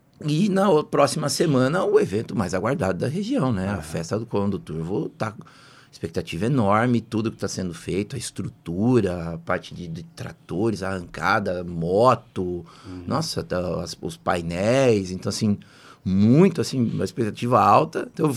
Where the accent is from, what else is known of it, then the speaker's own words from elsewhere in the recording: São Paulo, Brazil; todos sabem que eu sou do interior de São Paulo